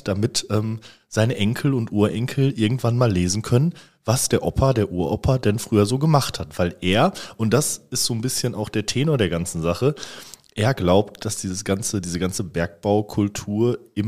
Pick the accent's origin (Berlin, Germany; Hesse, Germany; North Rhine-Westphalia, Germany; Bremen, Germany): North Rhine-Westphalia, Germany; Recklinghausen; ich bin in Recklinghausen groß geworden, da ist es noch sehr viel gewesen in den 90ern, Ende der 90er.